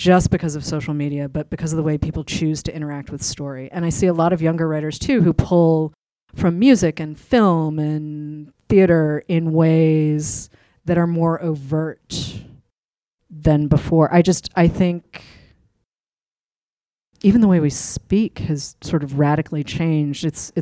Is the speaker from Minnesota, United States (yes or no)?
no; Boston, Massachusetts, United States; I'm a Bostonian living in exile by my own choice.